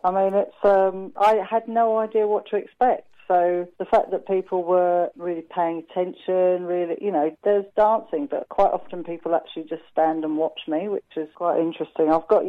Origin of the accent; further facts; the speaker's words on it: London, United Kingdom; I'm from London, and it rains a lot.